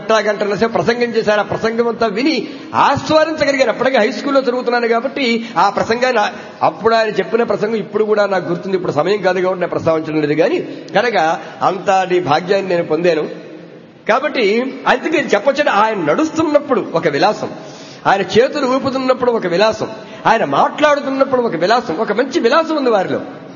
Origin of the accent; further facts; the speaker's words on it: Edida, Andhra Pradesh, India; మా స్వగ్రామం తూర్పుగోదావరి జిల్లా ఏడిదా, ప్రక్కనే మెండపాట.